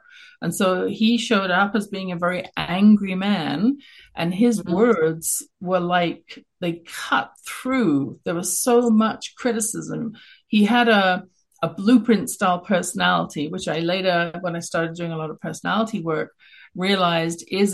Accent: London, United Kingdom; accent: English; I grew up in London, England. You can tell from my accent, wasn't born in Canada

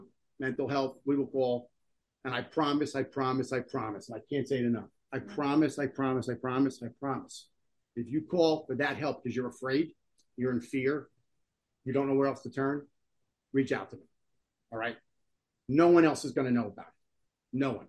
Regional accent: New Jersey, United States; I'm from North Jersey. You know what I'm saying?

